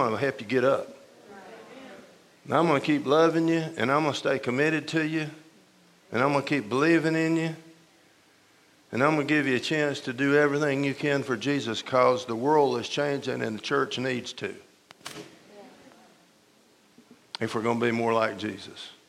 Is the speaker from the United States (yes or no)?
yes; Georgia, United States; at my church in 1957 in the Bible Belt in Georgia. I grew up in Georgia.